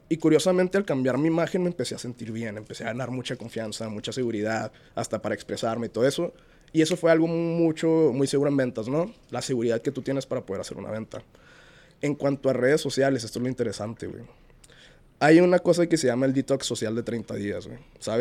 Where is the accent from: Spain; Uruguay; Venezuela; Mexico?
Mexico; Tijuana, Baja California; now in Ciudad Juárez, Mexico; yo vengo de Tijuana, güey. Cuando llegué aquí a Ciudad Juárez, fue algo totalmente nuevo para mí.